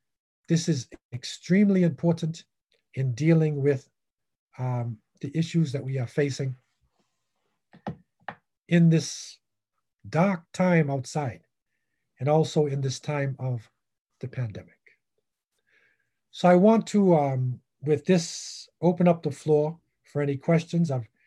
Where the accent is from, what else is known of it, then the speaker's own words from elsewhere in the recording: New England, United States; when I was young, growing up in New England.